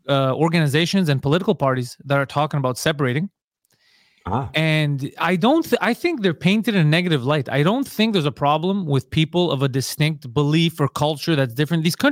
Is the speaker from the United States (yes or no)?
no; Montreal, Quebec, Canada; I was born in Montreal, which is it's French and English.